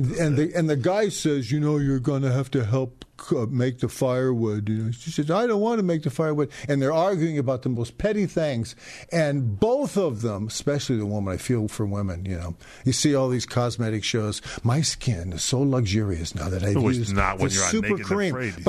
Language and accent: English; United States; And I'm not going anywhere, where being an American isn't going to be the best thing you can be.